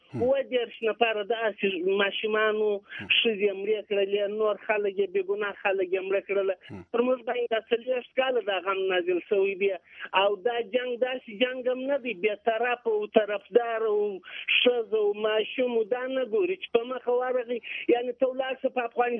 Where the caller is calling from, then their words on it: Kerman, Kerman Province, Iran; د ایران په کرمان کې یم، په جنوبي شرق کې.